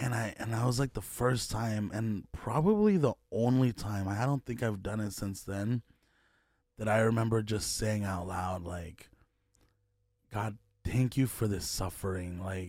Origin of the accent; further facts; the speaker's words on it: California, United States; My dad lives in Mexico, and he comes to my hometown in California every once in a while